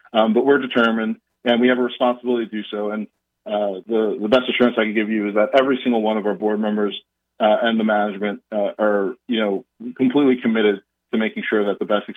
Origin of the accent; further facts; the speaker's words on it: Brooklyn, New York, United States; You know, I grew up in Brooklyn. You know, both my parents were longtime commuters on the L train, you know, into Manhattan.